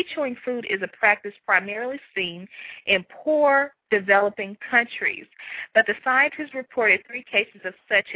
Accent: Alabama, United States; maybe it's a Southern thing, too. I don't know, because, guys, I'm from Alabama

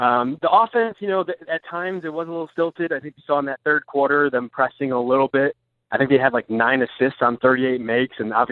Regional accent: Connecticut, United States; also born or lived in Los Angeles; You know, I used to live in LA, and so I'm from Connecticut originally.

